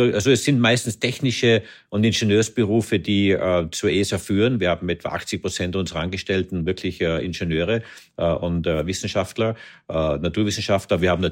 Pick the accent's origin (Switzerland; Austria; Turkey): Austria; ich komme aus Österreich, wie Sie wissen.